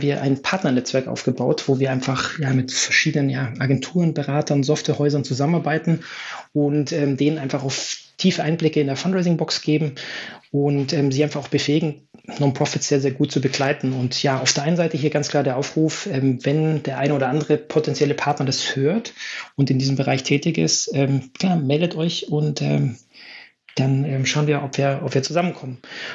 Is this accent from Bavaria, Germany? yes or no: yes; Munich, Bavaria, Germany; Und ich bin gebürtiger Münchner.